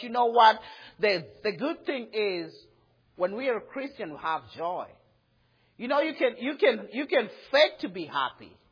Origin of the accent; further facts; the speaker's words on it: Kenya; English is a second language; moved away; I'm from Kenya, Africa.